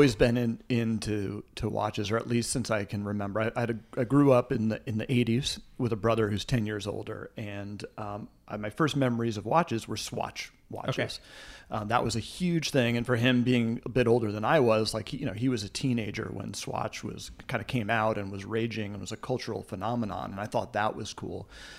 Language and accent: English; New York, United States; So although we grew up here in New York, we went to college in different places, we've lived in different parts of the country.